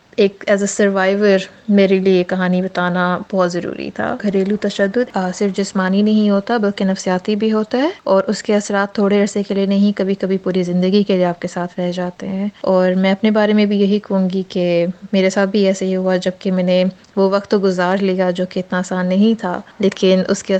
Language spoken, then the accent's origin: Urdu; Islamabad, Islamabad Capital Territory, Pakistan; now in Sydney, Australia; میں اسلام آباد پاکستان سے ہوں۔ آج کل میں سڈنی میں رہتی ہوں آسٹریلیا میں،